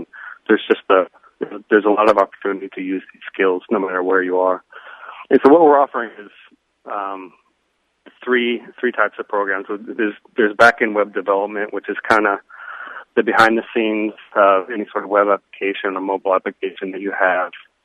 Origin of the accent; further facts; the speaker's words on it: Galesburg, Illinois, United States; moved away as an adult; now in Chicago, United States; I'm a Galesburg native. I was born and raised in Galesburg. Currently live in Chicago.